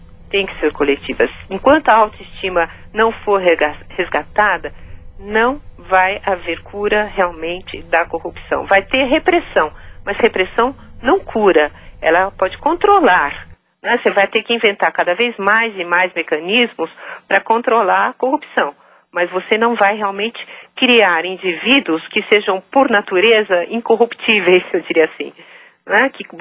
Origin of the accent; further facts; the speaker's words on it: Brazil; há muitas coisas que nós podemos valorizar enquanto brasileiro